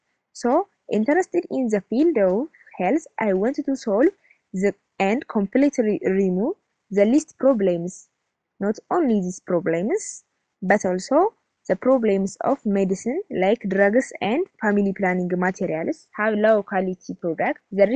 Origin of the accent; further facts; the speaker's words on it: Dangila, Amhara, Ethiopia; born there; English is a second language; I am grade 12 student. I was born in Marsk in Dangla, and also I live in Dangla, Walada.